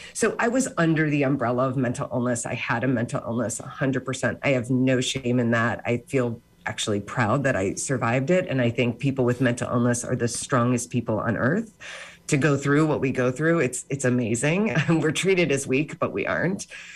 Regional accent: Chicago, Illinois, United States; But I should say, back to your question, I'm from Chicago and I'm here now.

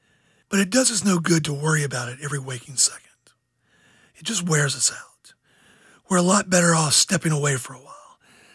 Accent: Georgia, United States; now in Charlotte, United States; I'm more of a flatlander. I grew up on the Georgia coast.

